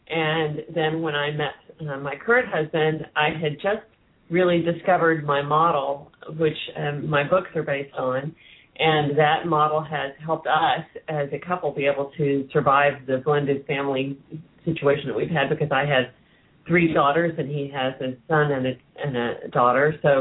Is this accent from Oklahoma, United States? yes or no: yes; Oklahoma City, Oklahoma, United States; My mom remarried when I was 5. And I grew up in Oklahoma City.